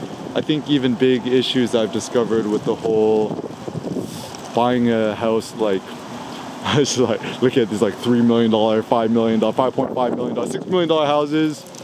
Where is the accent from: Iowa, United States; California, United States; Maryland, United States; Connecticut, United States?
California, United States; Alameda; now in Los Angeles, United States; my parents are from South Korea, they met in the States, I was born in the States.